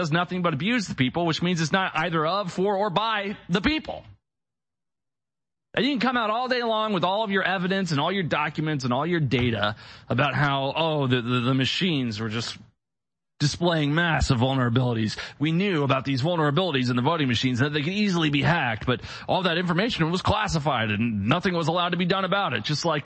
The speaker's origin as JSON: {"language": "English", "region": "Midwest", "country": "United States", "tie": "born or raised there", "said": "I grew up in the Midwest, and if there was a problem, you'd fix it."}